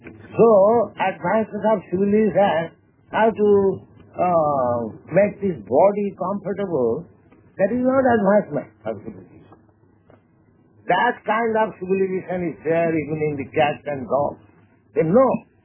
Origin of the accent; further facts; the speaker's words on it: India; I came from India.